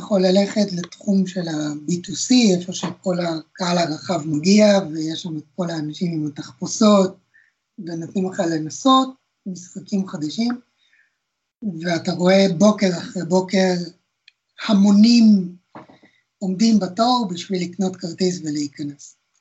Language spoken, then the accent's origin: Hebrew; Argentina; Hebrew is a second language; now in Israel; אפילו עוד לפני שעשיתי עלייה, בארגנטינה היה לנו גם טארי וגם אקסטי וקומודור 64, ככה שגיימינג זה משהו שמאוד משך אותי תמיד.